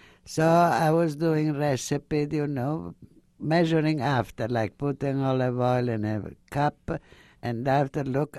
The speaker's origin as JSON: {"language": "English", "town": "Cesenatico", "region": "Emilia-Romagna", "country": "Italy", "tie": "born there", "also_born_or_lived": "Egypt", "second_language": "English", "said": "Well, I was born in Cesenatico. I left there, that was just a baby, to Egypt."}